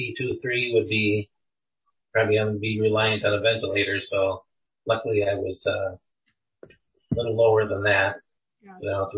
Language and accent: English; Barneveld, United States; A small rural community. A lot of my friends and families were from farming backgrounds